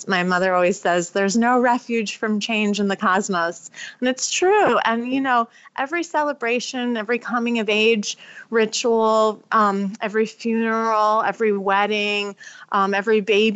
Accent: Ithaca, New York, United States; I grew up in Ithaca in upstate New York, but we would go down to the city quite often

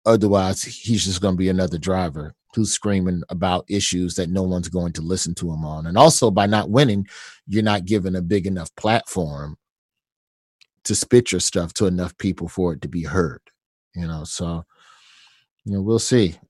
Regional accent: Southern United States, United States; And we talk, me being a Southerner, I'm biscuits and gravy. I'm sweet tea till I die.

